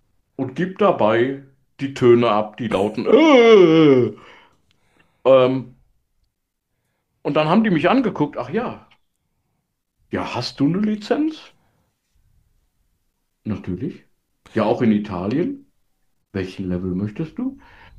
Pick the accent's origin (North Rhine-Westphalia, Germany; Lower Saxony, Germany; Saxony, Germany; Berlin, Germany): Berlin, Germany; born there; gebürtige Berliner